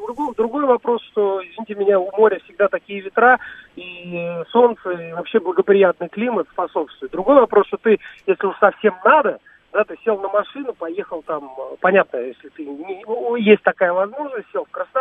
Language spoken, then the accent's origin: Russian; Dushanbe, Tajikistan; Я из Душанбе родом.